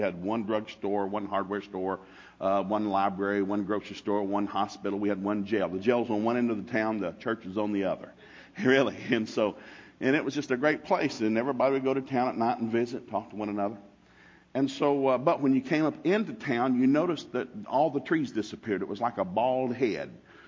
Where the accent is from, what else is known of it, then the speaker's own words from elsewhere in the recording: Ducktown, Tennessee, United States; when you grow up in the country, you know, where I was born in Ducktown, Tennessee